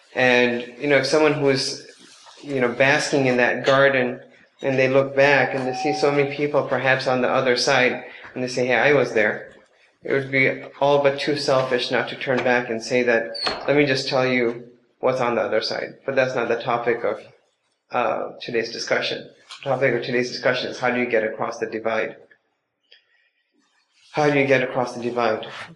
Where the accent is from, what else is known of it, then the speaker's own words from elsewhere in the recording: Chicago, Illinois, United States; I was born and raised in Chicago.